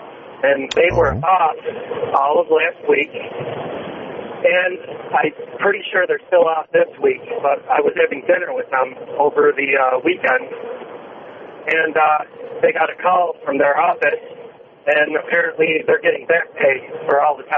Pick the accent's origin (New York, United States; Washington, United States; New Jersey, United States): New York, United States; Buffalo; I'm from Buffalo. Driving across Ohio. I'm a truck driver.